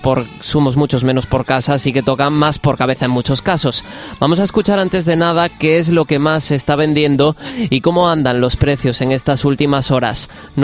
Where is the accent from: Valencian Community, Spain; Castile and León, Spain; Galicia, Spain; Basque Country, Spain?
Galicia, Spain; como buenos gallegos, vamos a degustar en muchas casas durante esta primera cena de Navidad.